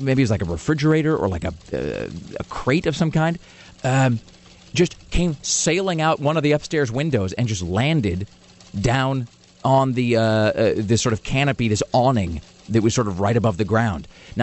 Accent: Kennewick, Washington, United States; There's a building in my hometown of Kennewick called the Flash Cube.

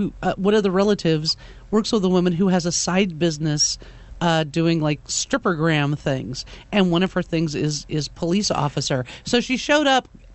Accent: Los Angeles, California, United States; because I grew up in the Los Angeles area.

